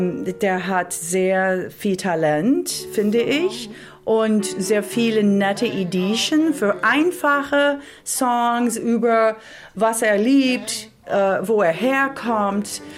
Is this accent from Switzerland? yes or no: no; Chicago, Illinois, United States; weil ich Amerikanerin bin aus Chicago